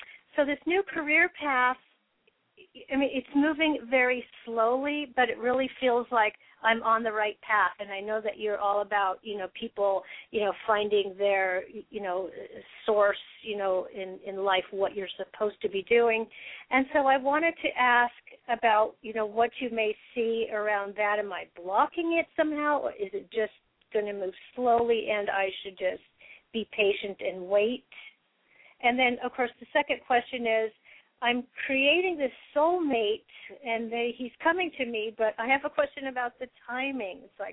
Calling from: Cloverdale, California, United States; I'm in Cloverdale, California.

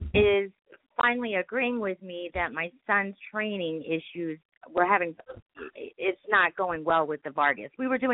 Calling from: Las Vegas, Nevada, United States; I'm calling from Vegas.

